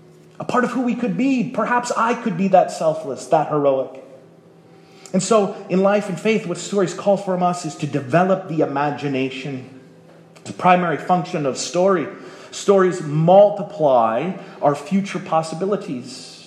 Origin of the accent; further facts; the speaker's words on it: Wingham, Ontario, Canada; My brothers and I, we grew up in Wingham, or they did. I was there till I was 7, and we went back to Wingham, Ontario, 2 summers ago